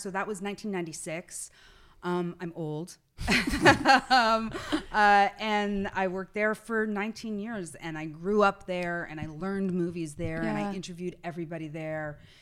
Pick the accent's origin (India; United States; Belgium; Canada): Canada; Brantford, Ontario; I mean, I'm a kid from Brantford, Ontario.